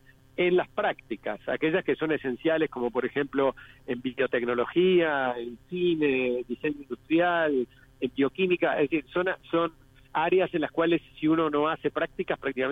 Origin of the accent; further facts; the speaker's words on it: Uruguay; además muy satisfechos como uruguayos